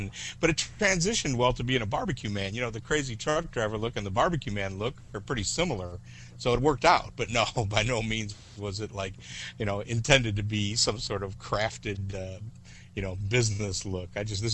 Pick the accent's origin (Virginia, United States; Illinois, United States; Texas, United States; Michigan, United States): Illinois, United States; Chicago; now in Lakeland, United States; I was born in Chicago, lived there most of my life, moved to the western suburbs early on, and lived right outside of Chicago. And 6 years ago, I moved down to Lakeland, Florida. That's where I live now. I'm 49 years old.